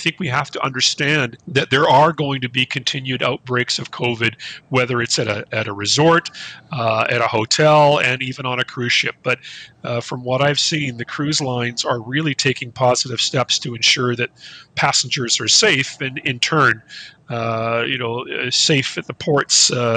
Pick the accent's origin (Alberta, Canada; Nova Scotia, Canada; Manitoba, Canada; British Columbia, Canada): British Columbia, Canada; Vancouver; I'm from Vancouver.